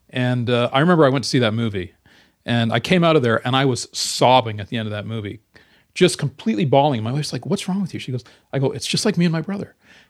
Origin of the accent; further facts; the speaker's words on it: Kolkata, West Bengal, India; born there; I was born in Calcutta.